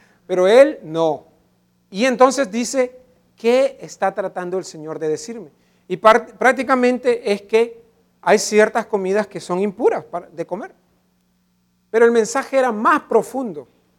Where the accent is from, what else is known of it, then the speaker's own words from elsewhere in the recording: San Salvador, El Salvador; Es que yo crecí en San Salvador.